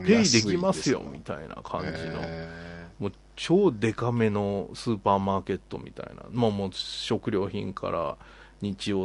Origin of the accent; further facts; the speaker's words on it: Tokyo, Japan; 僕東京なんですけど、東京というか、はいはい、まあ東京の外れの方なんですけど